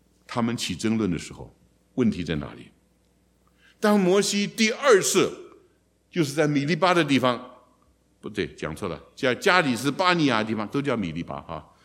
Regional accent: China; 我们中国人也闹死闹活就这样闹法的。

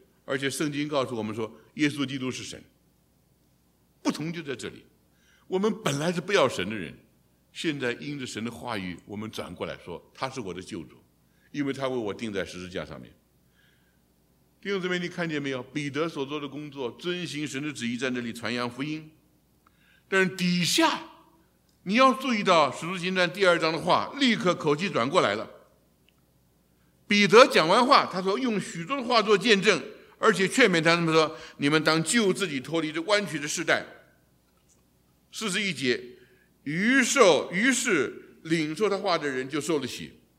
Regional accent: China; 一直到我们中国人所明白的

